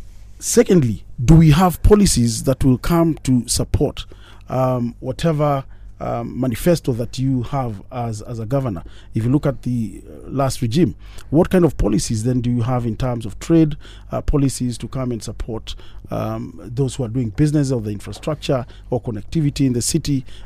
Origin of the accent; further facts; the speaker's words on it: Nairobi, Kenya; I was born here in Nairobi, in Kangemi, a village called Kangemi. Not far from here, and I grew up in Nairobi and studied in Nairobi, and therefore my entire life I've been in this city, and I've seen this city grow.